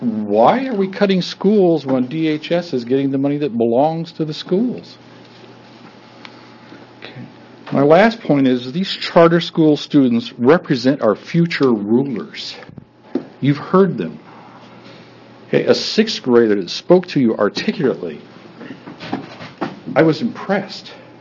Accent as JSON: {"language": "English", "region": "Oregon", "country": "United States", "said": "I'm from Linn County. Although this is a new concept in the state of Oregon, I came from a basically charter school 50 years ago. It's a small country school."}